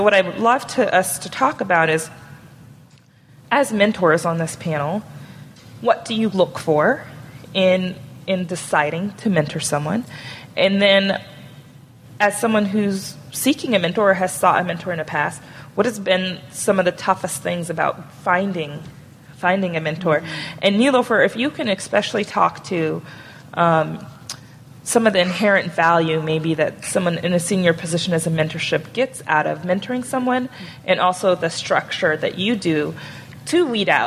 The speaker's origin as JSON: {"language": "English", "region": "Alaska", "country": "United States", "said": "I'm from Alaska, by the way, so this is very important."}